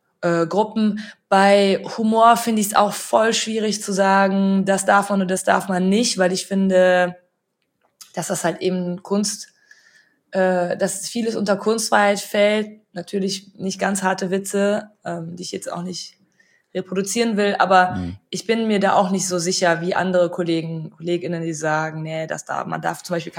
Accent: Cologne, North Rhine-Westphalia, Germany; Aber Köln ist meine Heimat.

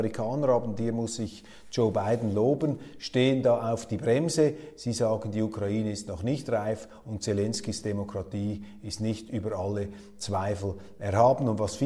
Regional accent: Switzerland; Für mich jetzt völlig fremd als Schweizer

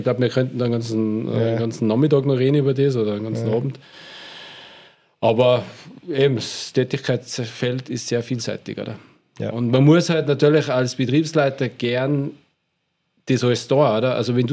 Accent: Austria

